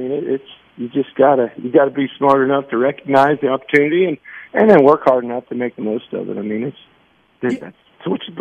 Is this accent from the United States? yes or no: yes; Kansas, United States; I thought, you know, I'm from Kansas. I thought I knew what a redneck was.